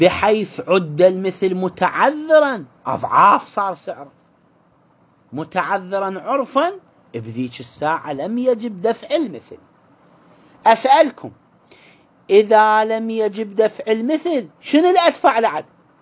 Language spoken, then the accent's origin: Arabic; Karbala, Karbala Governorate, Iraq; ما موجود عندنا في كربلاء ولا في الأقضية والنواحي القريبة